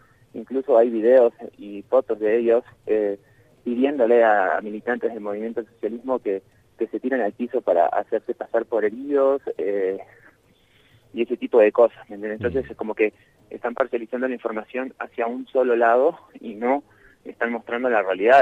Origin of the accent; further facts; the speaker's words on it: Argentina; now in Bolivia; soy argentino, pero vivo en Bolivia